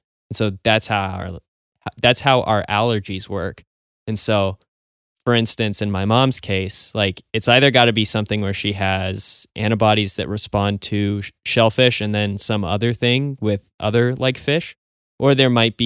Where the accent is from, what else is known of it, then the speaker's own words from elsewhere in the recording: Missoula, Montana, United States; also born or lived in Omaha, United States; I grew up pretty much in like a 30-70 split between Missoula, Montana and Omaha, Nebraska.